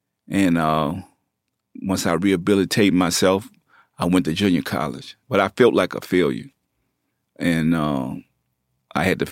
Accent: the South, United States; now in Bay Area, United States; I live in the Bay. I'm from the South. So I sound country. But I'm in the Bay Area with all this lingo

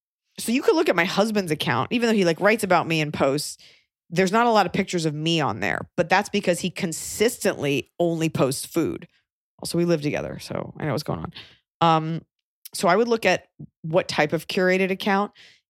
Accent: Australia; accent: Australian; Thank you for acknowledging my Australian accent.

